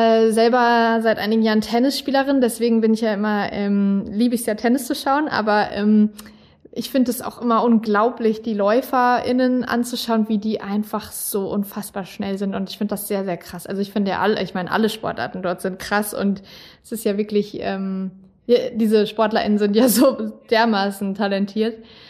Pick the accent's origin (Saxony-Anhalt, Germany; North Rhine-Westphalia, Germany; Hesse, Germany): Hesse, Germany; Kassel; Also zum Beispiel spielen wir in Kassel, da wo ich herkomme, wo ich aufgewachsen bin und geboren bin